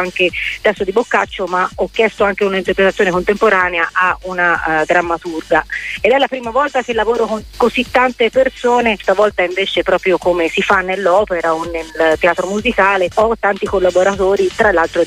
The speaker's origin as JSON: {"language": "Italian", "region": "Tuscany", "country": "Italy", "said": "Io sono toscana, quindi mi è piaciuto rifarmi un po' al classico."}